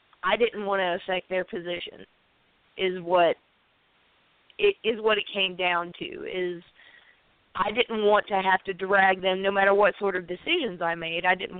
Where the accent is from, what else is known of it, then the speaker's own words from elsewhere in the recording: Tennessee, United States; It wasn't until we moved from East Tennessee to West Tennessee to Memphis when my father got another position that I really actually started to question things.